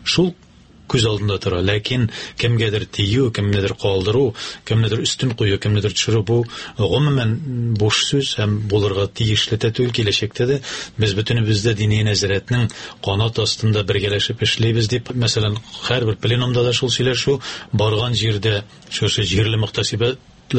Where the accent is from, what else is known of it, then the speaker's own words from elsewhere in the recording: Olytarkhan, Tatarstan, Russia; born there; Мин иң беренче үзем туым белән Тәтеш районыннан, Олытархан дип аталган авылдан